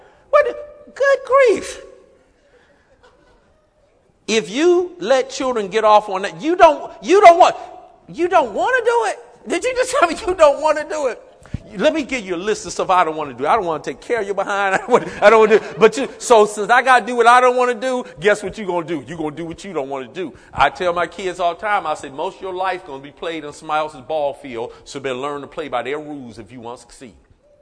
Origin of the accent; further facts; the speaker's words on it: Detroit, Michigan, United States; I grew up in Detroit.